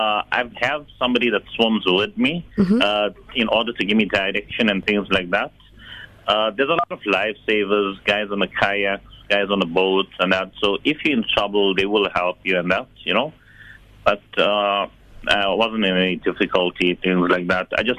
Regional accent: Durban, KwaZulu-Natal, South Africa; now in Pietermaritzburg, South Africa; Okay. Originally, I'm from Durban. I moved to Pietermaritzburg when I was 19 years old.

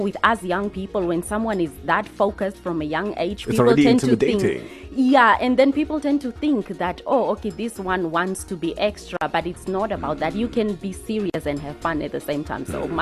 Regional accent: Windhoek, Khomas, Namibia; So I grew up here. I schooled here. But before I came back to Windhoek, I think the first primary phase was at the farm. That side of Gobabis, Beitapos, side of Bloberg, to be specific.

